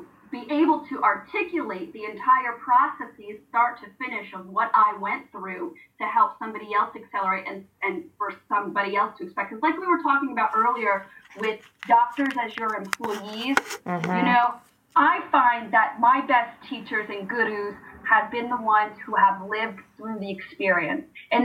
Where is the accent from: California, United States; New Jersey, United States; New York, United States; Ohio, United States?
New Jersey, United States; Elizabeth; born there; Like, I was born in Elizabeth, and, you know, people I used to bring over in high school for a pool party, I lived by a golf course